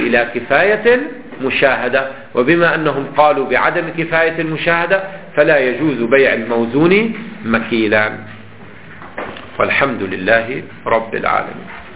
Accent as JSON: {"language": "Arabic", "country": "Lebanon", "said": "اي عندنا في لبنان يقال له السكس ويل"}